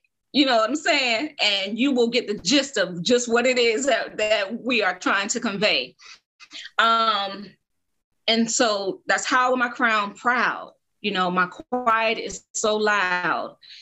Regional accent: Augusta, Georgia, United States; In Augusta, because I was born and raised in Augusta, right?

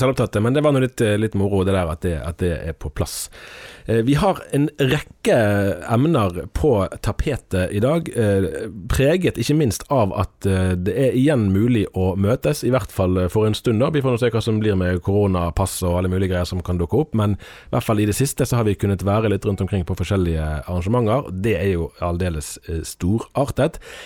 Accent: Bergen, Vestland, Norway; Jeg har skjønt det at jeg er egentlig ikke fra Vestlandet når jeg er fra Bergen.

